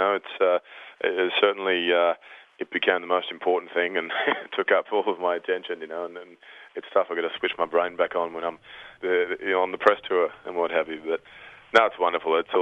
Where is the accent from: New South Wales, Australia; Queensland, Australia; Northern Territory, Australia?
Northern Territory, Australia; also born or lived in Victoria; Look, I live in a lot of different places, and I guess my earliest memories were up there, you know, buffalo and crocodiles and what have you